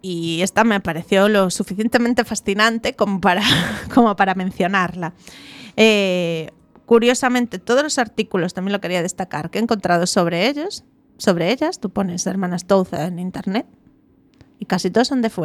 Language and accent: Spanish; Galicia, Spain; porque somos así los gallegos